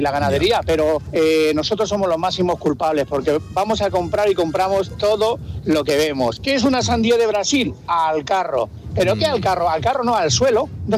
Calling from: Alicante, Valencian Community, Spain; de Alicante.

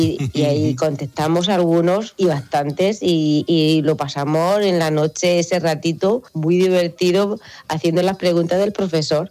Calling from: Orihuela, Valencian Community, Spain; de Orihuela.

